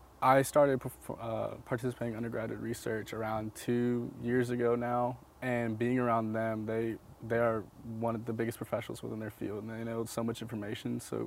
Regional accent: Springfield, Tennessee, United States; I'm from Springfield, Tennessee. It's around 30 minutes north of Nashville in this little hometown.

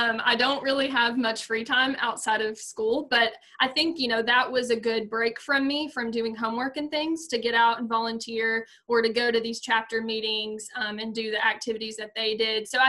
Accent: Rockwood, Tennessee, United States; Yeah, so I grew up in Rockwood, Tennessee. I've lived here all my life. So it's about an hour and 15 minutes away from Cookeville.

